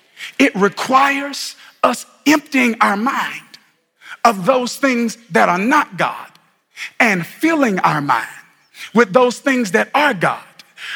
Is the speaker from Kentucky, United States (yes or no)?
no; Mississippi, United States; You know, I grew up in Mississippi, and it's kind of like the Bible Belt in some sense.